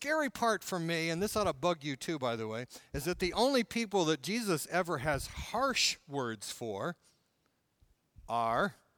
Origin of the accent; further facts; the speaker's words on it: Michigan, United States; Remember, I grew up in Michigan.